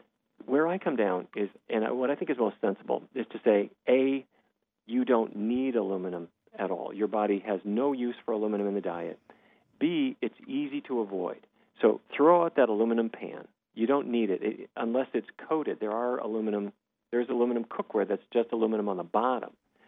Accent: Fargo, North Dakota, United States; growing up in Fargo, North Dakota, the roast beef and steaks and pork chops that we thought were good

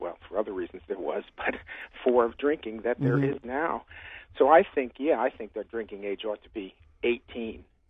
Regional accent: New York, United States; Now, I grew up at a time I could. I grew up in New York. You could drink everything at 18, mind you.

